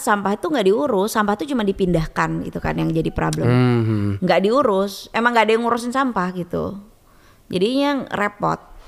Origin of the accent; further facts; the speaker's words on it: Indonesia; culture shock aku datang dari Indonesia yang negara berkembang ini, terus tiba-tiba datang ke negara yang maju banget